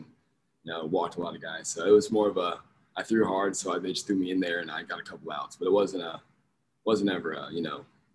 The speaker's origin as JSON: {"language": "English", "town": "Tuscaloosa", "region": "Alabama", "country": "United States", "tie": "born or raised there", "said": "so my mom was born in Tuscaloosa, and I was born in Tuscaloosa. So we kind of grew up Tide fans"}